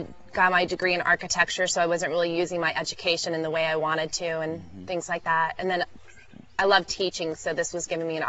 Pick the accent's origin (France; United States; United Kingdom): United States; Austin, Texas; I'm from Austin, Texas, and I work with a program there called American Youth Works